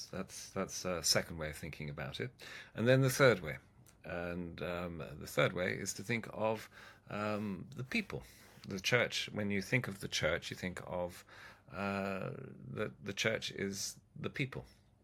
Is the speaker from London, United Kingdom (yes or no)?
no; Oxford, South East England, United Kingdom; I grew up in Headington, just outside Oxford